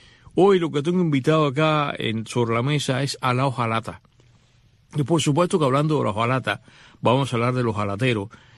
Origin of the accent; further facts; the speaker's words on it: Cuba; yo como cubano, los cubanos no éramos ahora sí, pero no éramos de fútbol, Cuba es un país pelotero